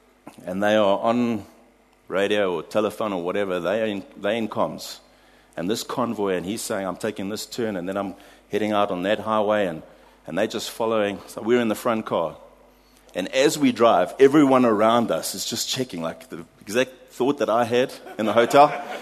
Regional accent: South Africa; I came from South Africa.

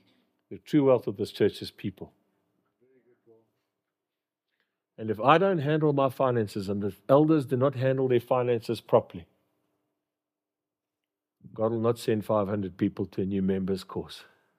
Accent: Durban, KwaZulu-Natal, South Africa; We're Englishmen. We're from Durban.

